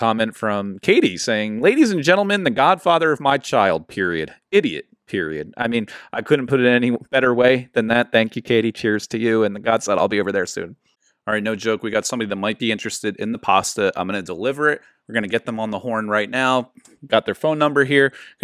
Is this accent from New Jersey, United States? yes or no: yes; New Jersey, United States; I'm not going to disagree with you there, but I'm actually from South Jersey.